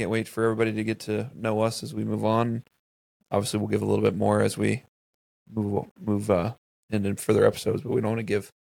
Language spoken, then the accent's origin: English; Ohio, United States; moved away as an adult; I'm currently located in Northeast Florida, in the Jacksonville, St. Augustine market. I'm originally from Ohio. That's kind of where we all met. We all went to school in Cincinnati